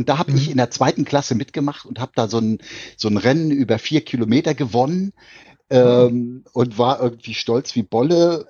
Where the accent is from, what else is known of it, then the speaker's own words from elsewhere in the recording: Kriewitz, Mecklenburg-Vorpommern, Germany; Also Mecklenburger durch und durch. Früher sagten wir Bezirk Schwerin. Aufgewachsen bin ich tatsächlich in Kriewitz.